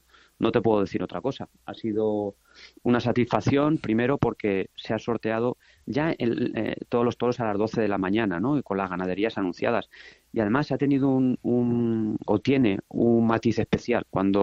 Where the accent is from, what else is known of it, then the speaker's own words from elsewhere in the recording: Albacete, Castilla-La Mancha, Spain; pues soy de aquí, para mi tierra. Si en todas las plazas que llevo le pongo esa ilusión, no te quiero ni contar lo que es para mí Albacete